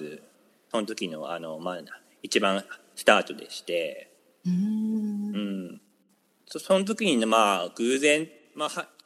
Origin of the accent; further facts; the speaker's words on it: Yamagata, Japan; 出身はね、僕東北なんですけれども、京都ではなくて、山形県の出身なんです。